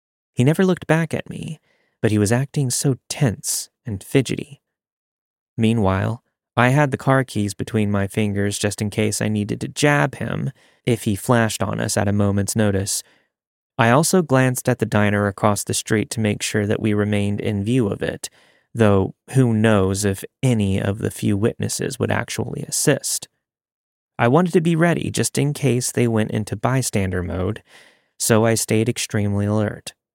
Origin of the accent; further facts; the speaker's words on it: East Coast, United States; As someone who was born and raised on the East Coast, I thought California was a huge change.